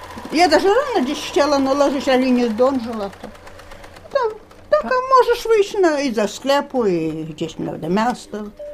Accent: Vitebsk, Vitebsk Region, Belarus; Ale my tak troszkę nie w samym centrum mieszkali, jak tak na przykład...

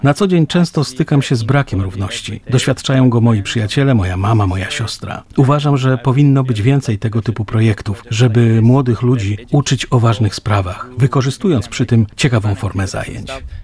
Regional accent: Georgia; Jestem z Gruzji. Na co dzień pracuję z młodzieżą i dla młodzieży.

